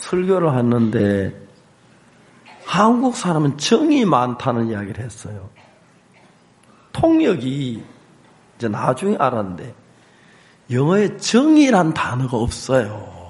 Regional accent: Gyeongsang, South Korea; 사실 제 아내는 서울서 자랐고 저는 경상도서 자랐기 때문에 우리가 식성이 안 맞았어요.

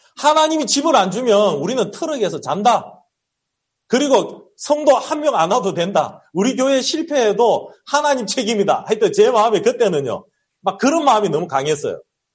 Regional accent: South Korea; now in United States; 제가 한국에서 온 선교사인데

